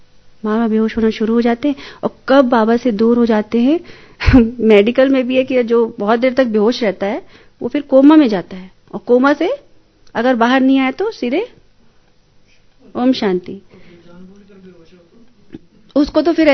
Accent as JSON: {"language": "Hindi", "town": "Allahabad", "region": "Uttar Pradesh", "country": "India", "said": "मैं इलाहाबाद उत्तर प्रदेश से आई हूं"}